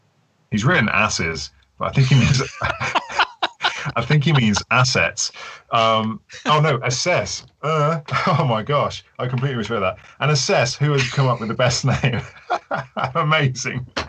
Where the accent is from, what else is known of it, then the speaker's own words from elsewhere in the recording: Birmingham, West Midlands, United Kingdom; I grew up near Birmingham